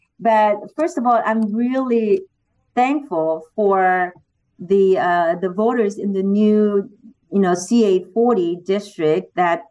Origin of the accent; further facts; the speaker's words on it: South Korea; now in United States; I remember growing up in South Korea as a young girl, watching the U.S., soldiers driving through our communities or the streets in South Korea where I lived.